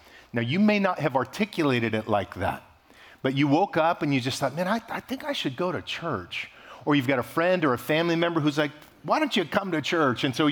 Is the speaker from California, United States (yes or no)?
yes; Fresno, California, United States; Like many of you, I grew up here in the Fresno, Clovis area.